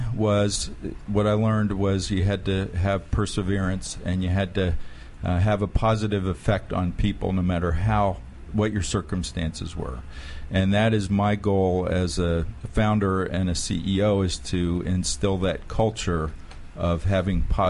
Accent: Vienna, Virginia, United States; I'm from right here in Vienna, Virginia.

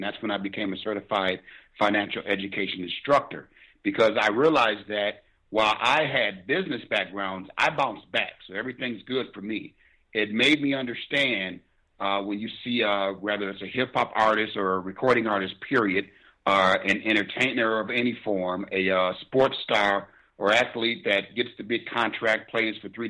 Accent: Rockford, Illinois, United States; Growing up in Rockford, Illinois, my mother, a beautiful woman, she's a strong woman with Southern values.

